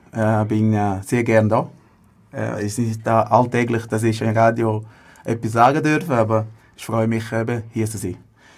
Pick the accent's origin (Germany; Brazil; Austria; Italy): Brazil; German is a second language; now in Switzerland; kurz haben wir auch die Staatsbürgerschaft bekommen. Sind wir Schweizer Brasilianer. Da freue ich mich, bin stolz darauf.